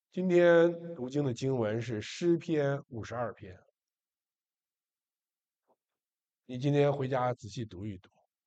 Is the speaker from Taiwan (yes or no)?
no; China; 说实在的，我们中国人不喜欢考虑和谈论死亡的问题